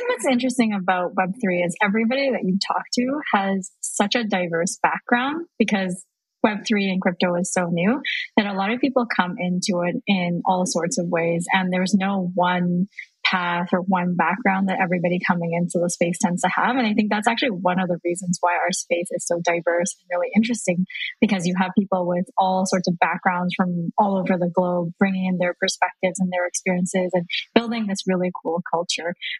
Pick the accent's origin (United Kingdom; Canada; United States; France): Canada; Vancouver, British Columbia; now in Lisbon, Portugal; from DTravel. I grew up in Vancouver, but I now live in Lisbon, Portugal.